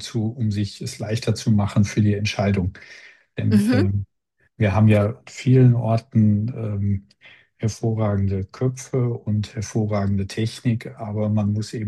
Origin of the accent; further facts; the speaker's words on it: Cologne, North Rhine-Westphalia, Germany; ich komme hier aus Köln